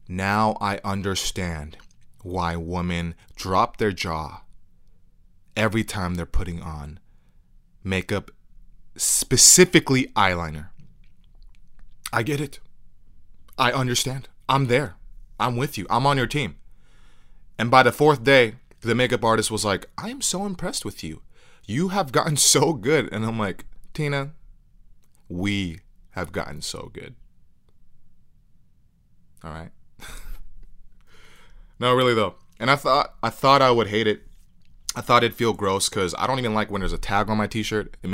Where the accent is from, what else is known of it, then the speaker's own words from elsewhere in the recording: United States; Asian Americans, Korean Americans, I'm Korean American, and I related to a lot of it.